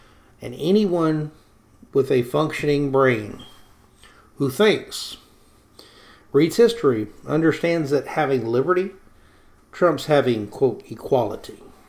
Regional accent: the South, United States; I'm a Southerner. I love bourbon. I love barbecue.

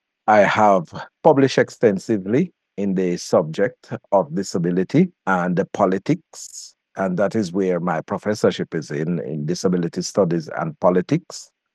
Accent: Baileysville, Jamaica; born there; I was born in Jamaica in a rural community called Baileysville some 55 years ago.

